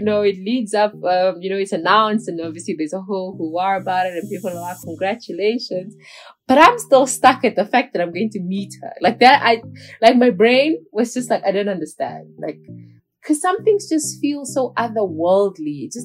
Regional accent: Namibia; I'm multifaceted, passionate Namibian who's just trying to do as much as I possibly can to impact development in my home country, Namibia.

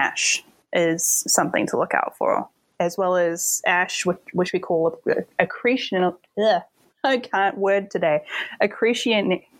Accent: New Zealand; Growing up in New Zealand, the Taupo eruptions were of huge fascination to me.

